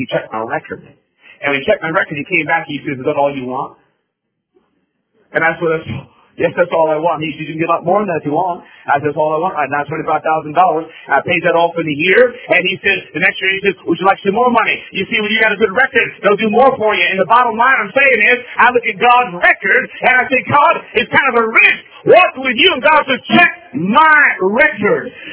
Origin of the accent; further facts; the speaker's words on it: Holland, Michigan, United States; There's a lady up where I grew up in Holland, Michigan. It was kind of a big thing back then. We had all farms around us